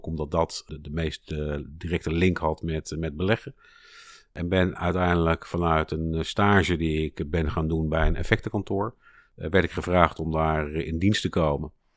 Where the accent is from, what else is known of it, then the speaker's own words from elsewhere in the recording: Utrecht, Netherlands; Ik kom uit een hele prettige omgeving. Opgegroeid op de Heuvelrug in de bossen.